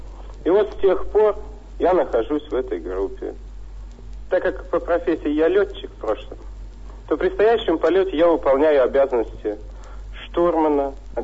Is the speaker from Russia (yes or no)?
yes; Tula Oblast, Russia; born there; Мне 35 лет. Родился я в Тульской области, в селе.